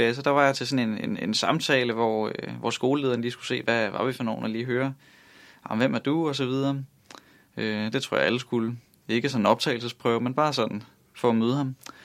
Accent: Gilleleje, Capital Region of Denmark, Denmark; also born or lived in Copenhagen; Ja, jamen jeg er født i København på Rigshospitalet, og indtil cirka jeg begyndte skole, så har jeg faktisk boet i København, og så er jeg vokset op siden da i Nordsjælland, i Gilleleje, og ja, har boet der, indtil jeg flyttede hjemmefra.

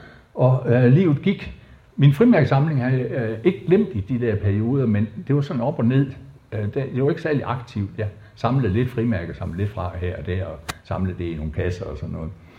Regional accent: Herning, Central Denmark Region, Denmark; Jeg er godt nok født og opvokset i Herning, men begge mine forældre stammer fra Lønborg. Og hver eneste skoleferie, så længe jeg kan huske, har jeg tilbragt i Lønborg.

